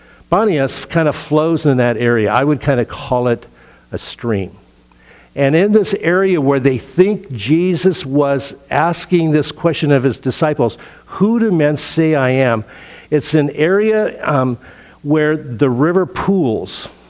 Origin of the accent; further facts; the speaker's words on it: Pacific Northwest, United States; now in California, United States; since we moved from the Northwest in the 60s to California. You know, what California calls rivers back home, we oftentimes call creeks and maybe a stream.